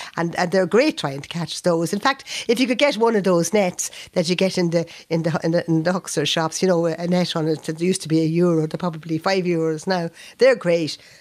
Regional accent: Leinster, Ireland; I come from County Louth, and we used to go to the beach over there in Allagasson and Claverhead, all along the coast there

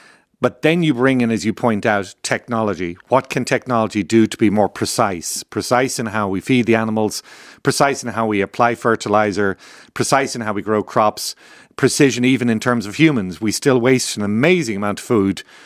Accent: Ireland; now in United States; And in reality, even in my lifetime, before I emigrated from Ireland, the cost of food just has dropped tremendously.

